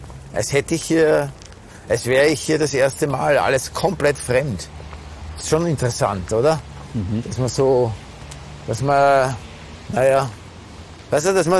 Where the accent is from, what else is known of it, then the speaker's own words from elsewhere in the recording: Vienna, Austria; damals in Wien, in der Früh, am Schüttel, wo ich groß geworden bin